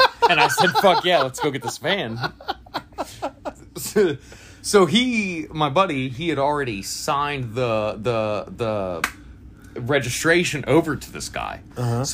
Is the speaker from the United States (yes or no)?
yes; Florida, United States; Florida. About an hour north of Tampa. If you've ever been a vacationer, then manatees. I come from the one place in the country you can see manatees.